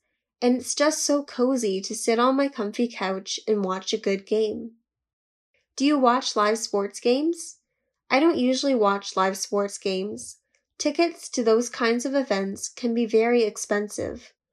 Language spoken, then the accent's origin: English; China; Plus, the football team in my hometown has always been one of the best in China